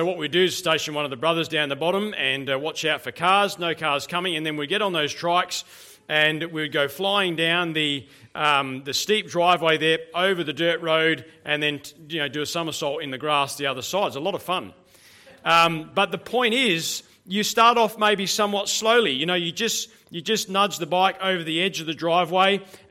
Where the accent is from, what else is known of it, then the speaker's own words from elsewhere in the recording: Murray Bridge, South Australia, Australia; Where I grew up in Murray Bridge, we had a fairly steep driveway.